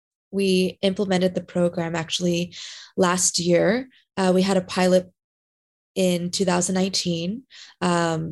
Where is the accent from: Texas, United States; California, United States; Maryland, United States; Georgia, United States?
California, United States; I grew up in SoCal, so that's where my heart is.